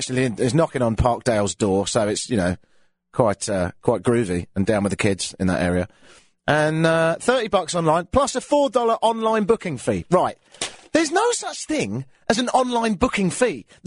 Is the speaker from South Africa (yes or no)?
no; England, United Kingdom; moved away; I'm from the United Kingdom of England, and I've been here for 8 years.